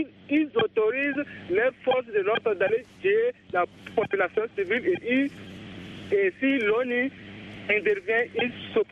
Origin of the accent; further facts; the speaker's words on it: Chad; Oui, je ne suis pas camerounais, je suis tchadien.